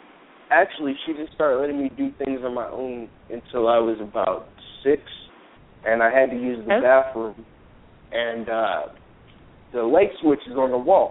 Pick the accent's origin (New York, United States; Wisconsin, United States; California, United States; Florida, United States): New York, United States; And I'm originally from New York.